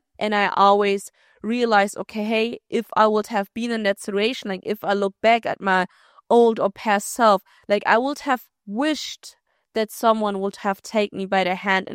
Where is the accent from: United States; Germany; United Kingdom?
Germany; I said, oh, cool. I literally grew up in Germany.